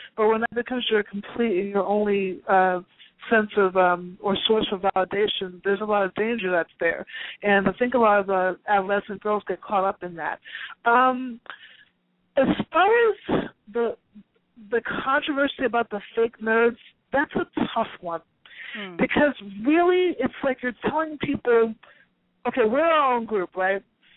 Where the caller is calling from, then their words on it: Washington, District of Columbia, United States; from D.C.